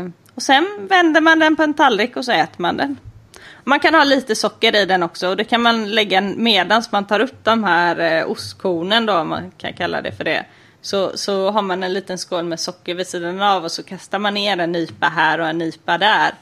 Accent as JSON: {"language": "Swedish", "town": "Flaten", "country": "Sweden", "said": "jag är ju från Flaten som är äggostens mecka."}